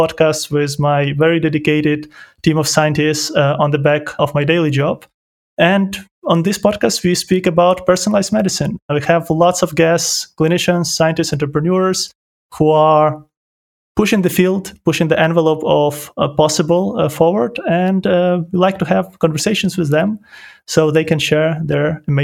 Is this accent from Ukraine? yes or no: yes; Ukraine; also born or lived in Poland; now in Germany; I grew up in Ukraine, then moved to Poland, studied biotechnology there. I'm currently in Germany where I did my PhD